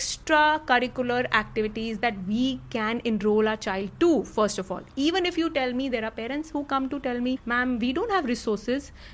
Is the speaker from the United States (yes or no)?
no; India; I'm very proud to say that, you know, as an Indian, we do comparisons.